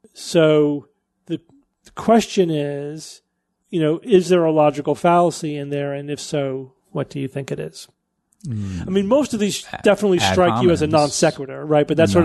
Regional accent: the South, United States; I grew up in the Bible Belt and went to a Catholic school

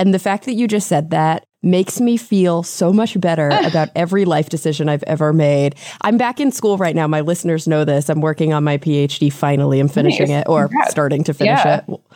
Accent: Texas, United States; Well, I grew up in Texas, so that's super different too. Like I was definitely at a Friday Night Lights school.

